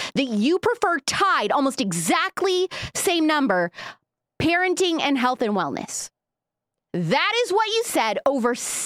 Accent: Indiana, United States; because I'm a Midwest girl, actually. So I'm born and raised in Indiana.

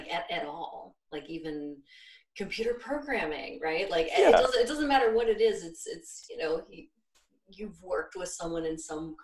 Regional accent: New York City, New York, United States; I'm from New York City, so I moved home

